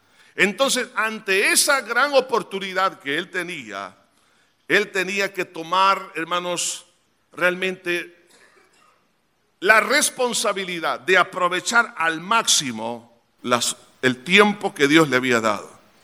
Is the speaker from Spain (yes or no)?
no; El Salvador; yo sé que como salvadoreños tenemos cierta prepotencia y arrogancia de ser los llaneros solitarios